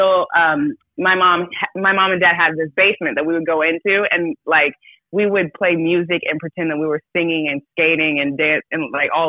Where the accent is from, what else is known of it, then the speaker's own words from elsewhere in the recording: Ohio, United States; now in Los Angeles, United States; I'm from Ohio, but I'm currently in LA.